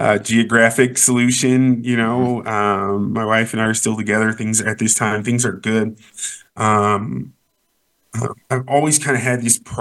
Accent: Denver, Colorado, United States; I grew up here in Denver, pretty normal family.

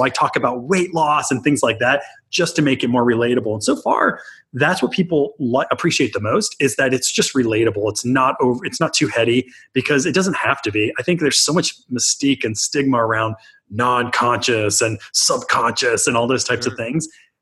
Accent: Texas, United States; Oh, I'm from Texas. Chicken.

